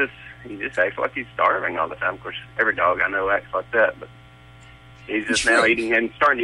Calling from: Georgia, United States; I'm in Georgia.

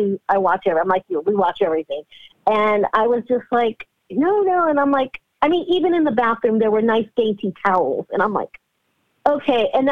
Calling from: California, United States; I'm calling from California.

